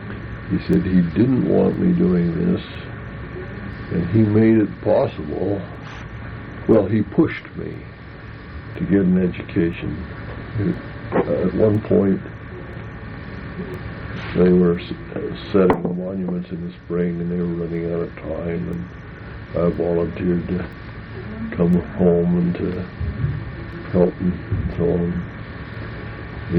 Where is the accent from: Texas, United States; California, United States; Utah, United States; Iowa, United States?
Utah, United States; Ogden; I was born in Ogden in 1917, and I went to public school in Ogden, Utah, and am now a graduate.